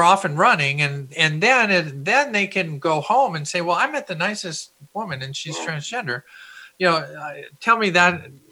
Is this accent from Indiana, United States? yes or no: no; Minneapolis, Minnesota, United States; Well, I grew up in Minneapolis, and so all of a sudden I'm in the military